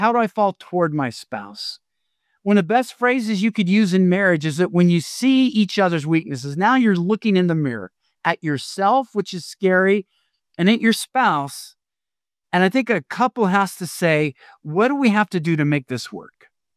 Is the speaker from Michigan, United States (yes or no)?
no; Washington, United States; I grew up around Seattle, just south of Seattle, and we would go hiking up on Mount Rainier